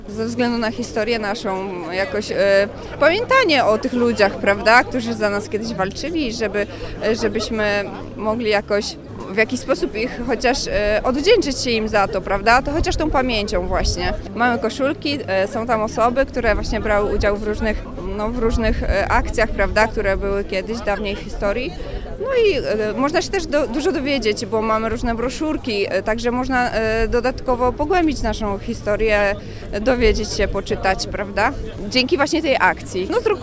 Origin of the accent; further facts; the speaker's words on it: Sandomierz, Świętokrzyskie Voivodeship, Poland; Jestem z Sandomierza.